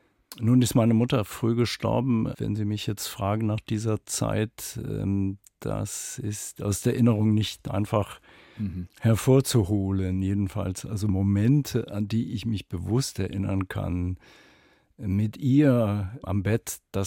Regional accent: Kassel, Hesse, Germany; in meiner Heimatstadt Kassel.

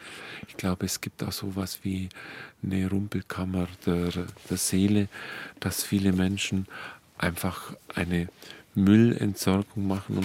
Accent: Dillingen, Bavaria, Germany; ich komme ja aus dem Ort, aus Dillingen, wo der Pfarrer Kneip seine ersten Versuche gemacht hat an der Donau.

